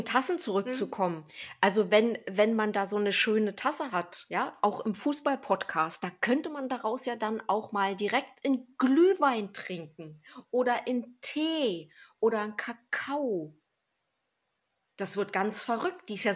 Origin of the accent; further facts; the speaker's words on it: Berlin, Germany; Wieder, als Berliner heute, ist das genetisch.